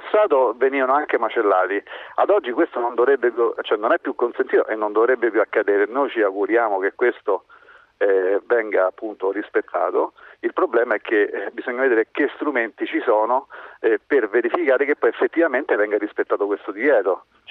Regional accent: Rome, Lazio, Italy; io sono romano

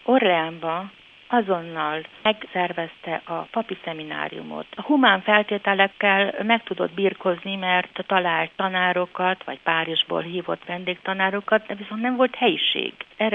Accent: Miercurea Ciuc, Harghita, Romania; Én Csíkszeredában születtem, nagyon buzgó katolikus családból.

